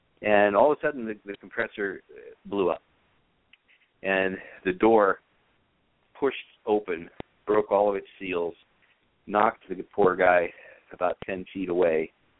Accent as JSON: {"language": "English", "town": "San Francisco", "region": "California", "country": "United States", "tie": "born or raised there", "said": "And I said, well, but I grew up in San Francisco. I got no problem with it."}